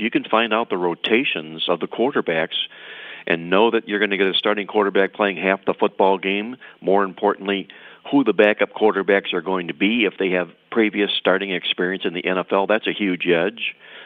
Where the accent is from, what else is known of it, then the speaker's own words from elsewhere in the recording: Cleveland, Ohio, United States; I'm from Cleveland. Why not?